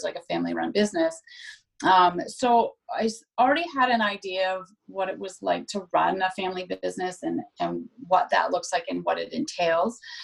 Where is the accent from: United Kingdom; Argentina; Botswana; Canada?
Canada; So it's not a huge stretch to write as a Canadian to write Chicago, because Chicago is in a lot of ways similar to Toronto.